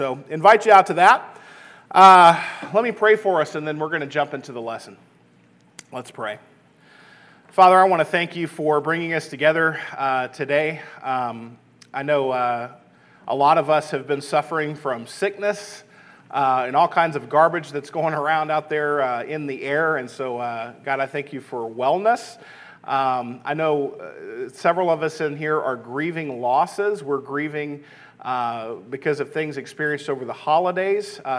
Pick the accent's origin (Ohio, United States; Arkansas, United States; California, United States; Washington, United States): Arkansas, United States; Little Rock; So when I was 11 years old, I grew up in Little Rock, Arkansas.